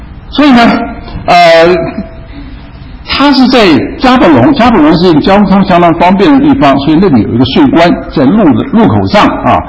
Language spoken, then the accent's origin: Chinese; China; 就是像在这个我们中国抗战的时候啊